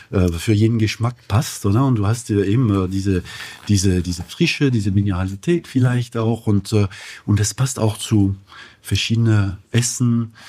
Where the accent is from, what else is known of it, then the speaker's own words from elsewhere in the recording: France; also born or lived in Munich; Ich bin Franzose.